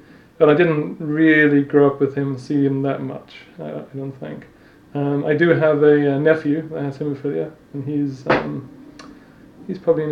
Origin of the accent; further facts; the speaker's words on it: Lechlade, South West England, United Kingdom; I grew up in England in a little village called Lechlade, which is about 2 hours drive west of London, with my parents and a brother, essentially.